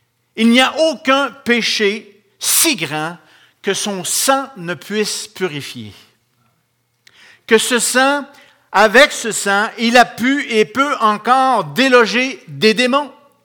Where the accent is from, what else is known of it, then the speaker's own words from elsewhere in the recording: Rimouski, Quebec, Canada; Moi, je viens de Rimouski, je suis un des anciens là-bas.